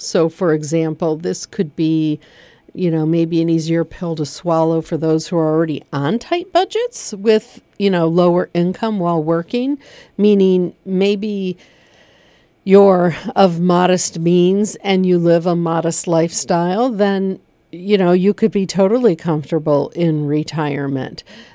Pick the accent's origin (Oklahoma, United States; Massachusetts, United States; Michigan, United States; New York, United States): Michigan, United States; We're both from Michigan. We live here in Pennsylvania. We're both from Michigan.